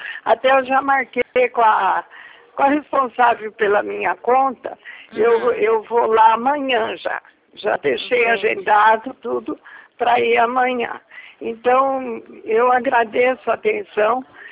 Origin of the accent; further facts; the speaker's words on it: Araraquara, São Paulo, Brazil; Eu sou de Araraquara.